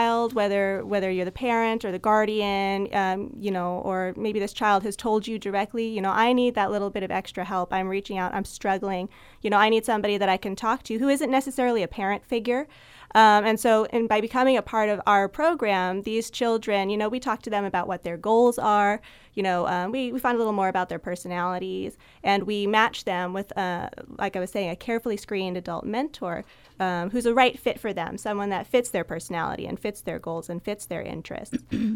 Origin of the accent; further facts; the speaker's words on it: Simi Valley, California, United States; I was born and raised in Simi Valley, and I just love living in Ventura County